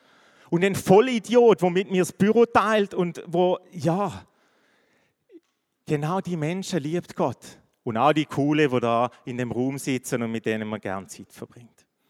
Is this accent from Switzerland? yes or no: yes; Switzerland; das ist als Schweizer schon schwierig genug oder als Muttersprachler.